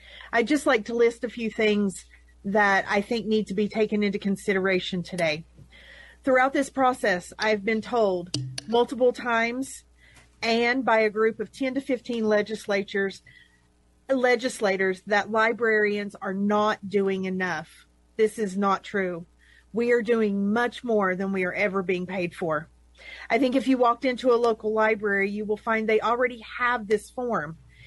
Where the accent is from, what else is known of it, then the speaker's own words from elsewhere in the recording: Soda Springs, Idaho, United States; I'm from Soda Springs, Idaho, District 35.